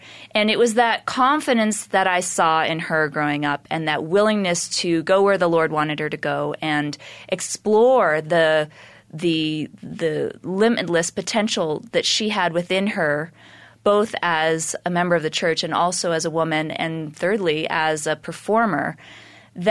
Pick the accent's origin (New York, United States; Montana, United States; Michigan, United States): New York, United States; New York City; I absolutely loved growing up in New York.